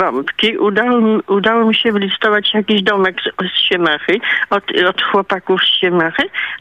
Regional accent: Sandomierz, Świętokrzyskie Voivodeship, Poland; ja jestem z okolic Sandomierza i bardzo, bardzo się cieszę, że Sandomierz dzisiaj bierze udział w tej licytacji.

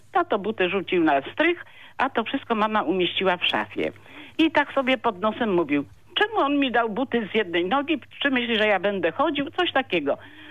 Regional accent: Wiślica, Świętokrzyskie Voivodeship, Poland; Muszę powiedzieć, że urodziłam się i wychowałam w Wiślicy.

